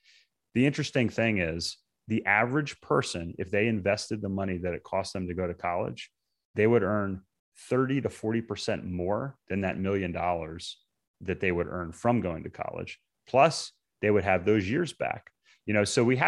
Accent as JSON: {"language": "English", "region": "Maryland", "country": "United States", "tie": "born or raised there", "said": "So for instance, I grew up in Maryland, but I went to school in Virginia."}